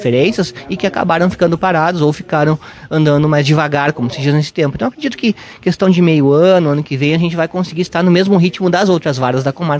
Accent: Carazinho, Rio Grande do Sul, Brazil; eu sou carazinhense, eu sou nascido e criado em Carazinho, então eu tenho toda a minha formação feita em Carazinho

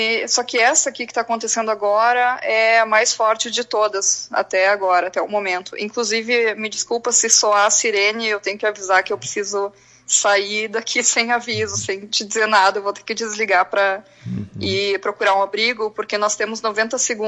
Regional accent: Garibaldi, Rio Grande do Sul, Brazil; now in Israel; A minha família, minha mãe nasceu em Garibaldi, né? … Eu cresci em Garibaldi, amo Garibaldi, tenho uma proximidade, um laço muito forte com Garibaldi

